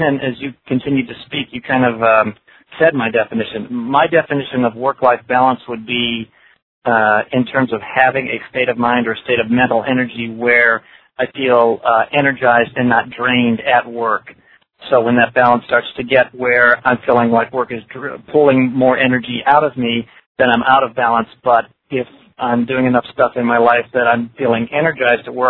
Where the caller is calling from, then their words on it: Sacramento, California, United States; I'm from Sacramento, California.